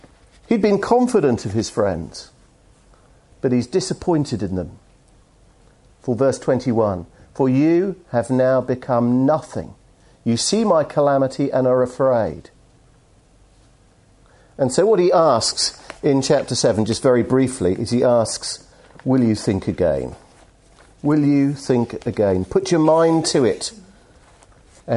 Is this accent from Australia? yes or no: no; England, United Kingdom; Secondly, I'm English, and I'm therefore reserved.